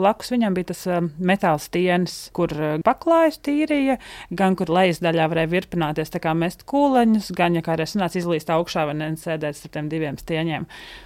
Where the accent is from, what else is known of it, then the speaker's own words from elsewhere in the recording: Valmiera, Valmiera Municipality, Latvia; Es uzaugu Valmierā, dzīvokļu mājā, pirmajā stāvā.